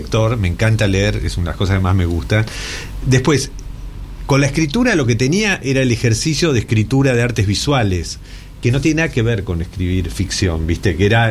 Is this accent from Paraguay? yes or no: no; Bahía Blanca, Buenos Aires Province, Argentina; also born or lived in La Plata; Una, que nací en La Plata, en realidad, pero me crié en Bahía Blanca, no reniego para nada, pero nací en La Plata, digo, soy platense de nacimiento.